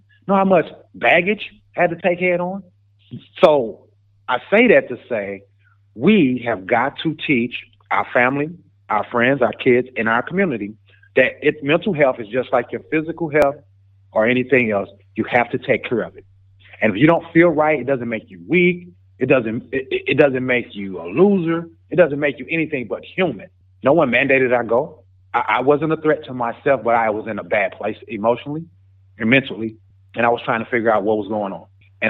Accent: St. Louis, Missouri, United States; now in Kansas City, United States; So, yes, it's a great day to be in Kansas City. I'm from St. Louis, Missouri. You're not going to hear a lot of people say that.

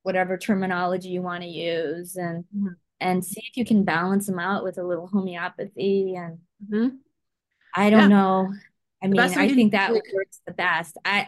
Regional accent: Indiana, United States; I know, people look at me and they're like, where are you from? I say Indiana. Yeah, that's where I'm from.

